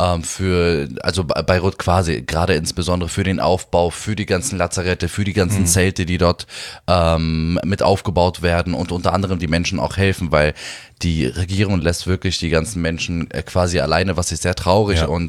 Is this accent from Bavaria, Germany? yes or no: no; Berlin, Germany; Ich bin zwar hier in Berlin geboren, in Neukölln auch aufgewachsen, 15 Jahre lang. Aber meine Eltern, die kommen halt ursprünglich aus dem Libanon, also halt mit Migrationshintergrund bin ich, genau. Aus dem Libanon, aus dem Süden halt.